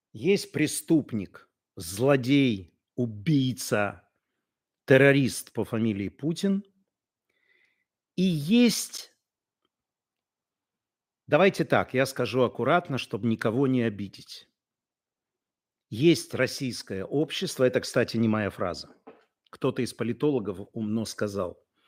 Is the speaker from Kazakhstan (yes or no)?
no; Belarus; все мы из Беларуси.